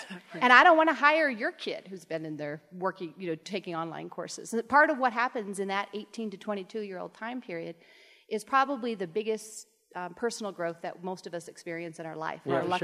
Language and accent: English; Iowa, United States; I was a farm girl. I grew up in Iowa, and I went to a small liberal arts college, and I was so homesick